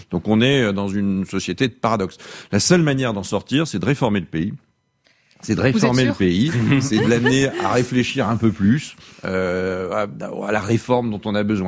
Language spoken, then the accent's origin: French; France; je suis français